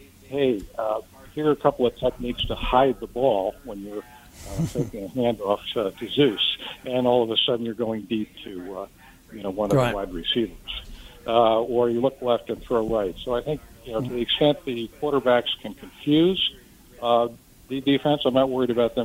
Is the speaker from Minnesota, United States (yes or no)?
no; Westchester, New York, United States; I grew up in Westchester and went to grade school with Wyatt Tittle's kids. So that dates me a little bit.